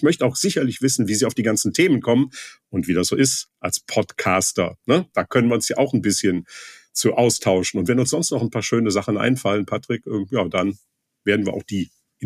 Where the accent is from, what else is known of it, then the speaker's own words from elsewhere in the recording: Leverkusen, North Rhine-Westphalia, Germany; wir kommen beide aus Leverkusen, wir waren auf dem gleichen Gymnasium, wir haben im gleichen Verein in Leverkusen Handball gespielt